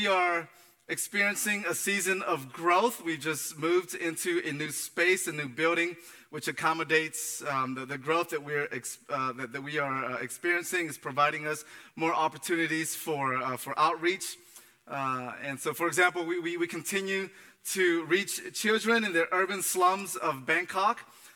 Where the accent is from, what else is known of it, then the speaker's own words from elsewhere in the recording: Antioch, Tennessee, United States; This is home for me, Middle Tennessee. As I mentioned, I grew up in Antioch, went to Middle Tennessee State, and then transitioned over to Memphis for ministry for about 10 years